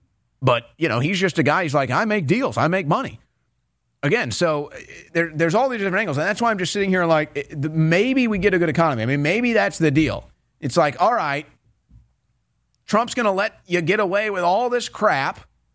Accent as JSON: {"language": "English", "country": "United States", "said": "I like that for America. I'm an American."}